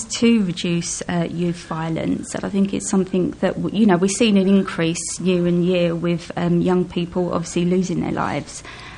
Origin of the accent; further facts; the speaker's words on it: London, United Kingdom; growing up in East London, we wasn't rich. We kind of was a little bit poor, but they were happy days.